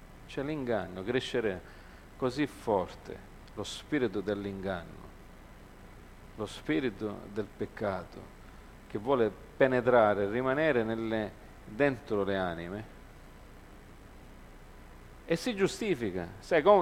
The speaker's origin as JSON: {"language": "Italian", "country": "Canada", "tie": "born or raised there", "said": "io mi ricordo da piccolo in Canada, da casa mia vedevo quelle con le moto così, boom boom, catene."}